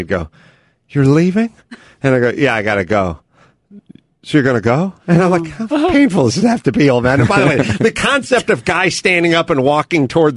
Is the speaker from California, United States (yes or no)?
yes; North Hollywood, California, United States; I'm from North Hollywood.